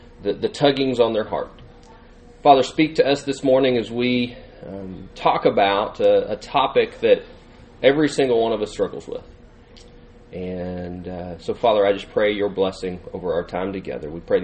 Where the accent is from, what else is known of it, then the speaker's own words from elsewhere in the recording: Arlington, Texas, United States; I was telling my new friend over here that I'm from Arlington. … I'm from Arlington, Texas.